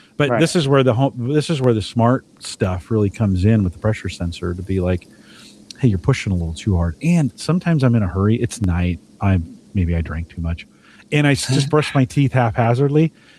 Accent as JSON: {"language": "English", "region": "California", "country": "United States", "said": "Well, in California, my home state, they're starting to put solar panels on top of the aqueducts, right?"}